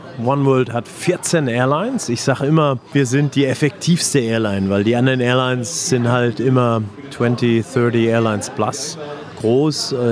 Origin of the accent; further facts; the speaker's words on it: Germany; moved away as an adult; now in Jordan; Ich bin ja mit meiner Frau, wir sind Deutsche dort, wir haben zwei Kinder